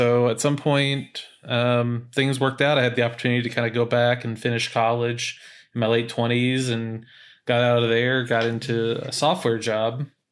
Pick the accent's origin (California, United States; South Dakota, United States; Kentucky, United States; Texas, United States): Kentucky, United States; Eastern Kentucky.